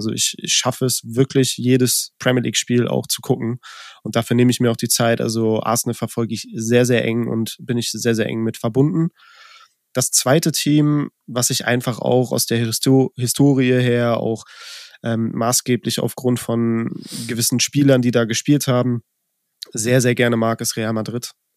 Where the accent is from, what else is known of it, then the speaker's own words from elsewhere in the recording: Cologne, North Rhine-Westphalia, Germany; born there; Ich als gebürtiger Kölner